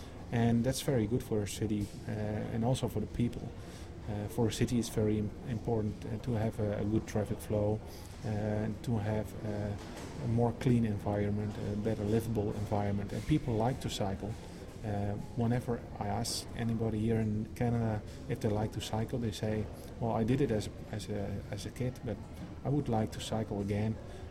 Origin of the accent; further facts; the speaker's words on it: Netherlands; English is a second language; I'm from the Netherlands.